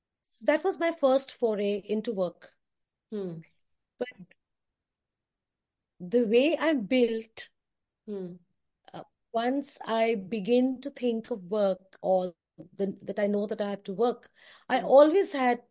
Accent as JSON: {"language": "English", "town": "Agra", "region": "Uttar Pradesh", "country": "India", "tie": "born or raised there", "said": "I grew up in Agra, and he sent me to Delhi University, where I studied English literature."}